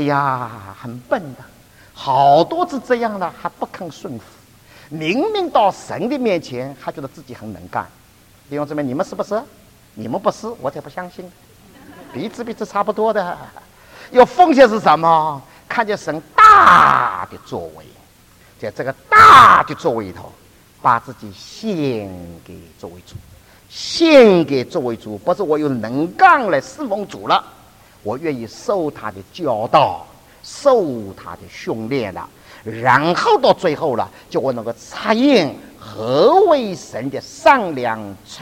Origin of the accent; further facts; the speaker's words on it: Shanghai, China; 我们上海人是真是不好意思啊